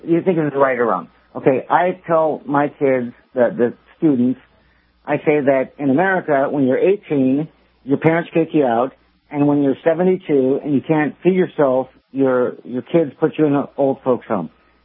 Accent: San Francisco, California, United States; I grew up in the Reagan era in San Francisco.

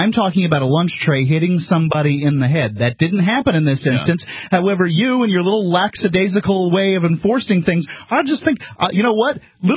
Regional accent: Florida, United States; I grew up in Florida. I used to get in orange fights all the time with the neighbor's kids.

